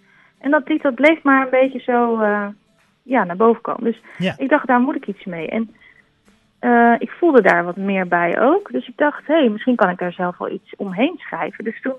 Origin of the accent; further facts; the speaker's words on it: Delft, South Holland, Netherlands; also born or lived in The Hague; Nee, ik kom uit Delft en Den Haag eigenlijk. Dus de andere kant.